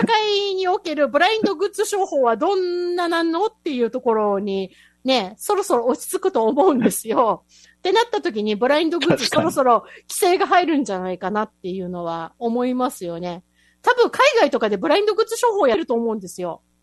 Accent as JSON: {"language": "Japanese", "region": "Kyushu", "country": "Japan", "tie": "born or raised there", "lives_now": "Okinawa, Japan", "said": "もともと私、生まれ育ったのが九州なんで、まあ、海も近ければ近いっていう話なんですけれども、はい、どっちかっていうと常に山を見ながら生きてきた人間なので"}